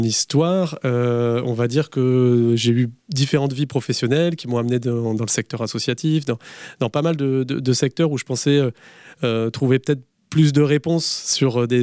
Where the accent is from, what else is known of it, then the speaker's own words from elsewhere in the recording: Plougastel-Daoulas, Brittany, France; Alors moi je viens de Plougastel d'Aoulas, je suis citoyen de Plougastel d'Aoulas